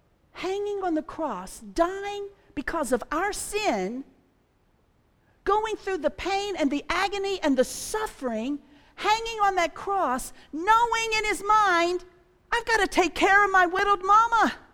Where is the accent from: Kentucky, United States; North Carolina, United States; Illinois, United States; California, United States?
Kentucky, United States; I'm from Kentucky.